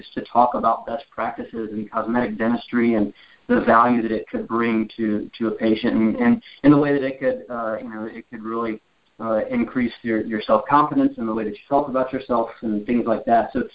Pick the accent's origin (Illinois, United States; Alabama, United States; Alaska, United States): Alabama, United States; Decatur; also born or lived in Greenville, South Carolina; And I grew up in North Alabama, Decatur. Spent a little bit of time in Greenville, South Carolina.